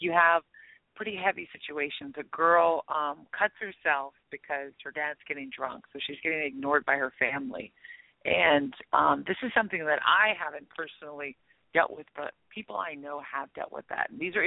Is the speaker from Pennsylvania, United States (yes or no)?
no; Santa Barbara, California, United States; And I grew up in Santa Barbara. And, you know, we had art and God. That was what we grew up with.